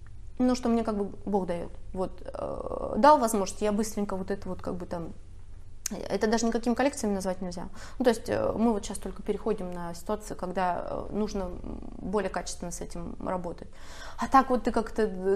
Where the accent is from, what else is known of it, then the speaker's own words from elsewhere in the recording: Siberia, Russia; Но ты же знаешь, я из Сибири.